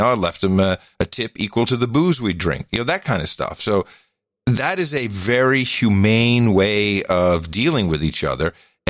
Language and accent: English; Netherlands; English is a second language; Certainly when growing up in the Netherlands, I was on television, very Calvinistic society.